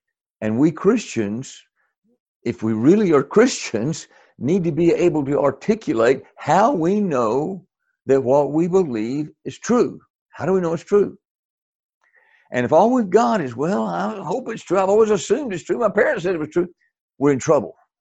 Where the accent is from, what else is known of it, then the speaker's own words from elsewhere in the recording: Tellico Plains, Tennessee, United States; When I was a little kid, I grew up in Tellico Plains, Tennessee.